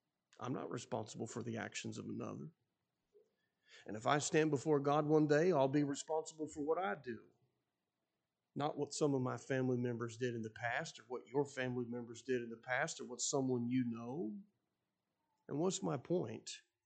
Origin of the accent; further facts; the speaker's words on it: Ohio, United States; a lot of people didn't like me because I was from Ohio.